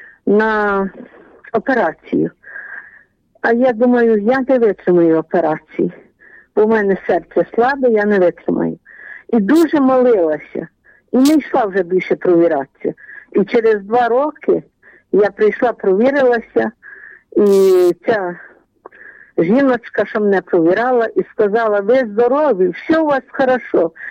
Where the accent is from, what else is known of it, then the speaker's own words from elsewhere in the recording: Vinnytsia Oblast, Ukraine; я з Вінницької області